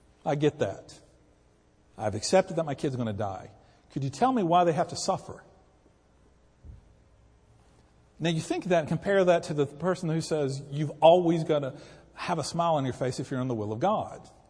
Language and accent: English; United States; You know, I'm an American. I'm here in this nation. This is my nation.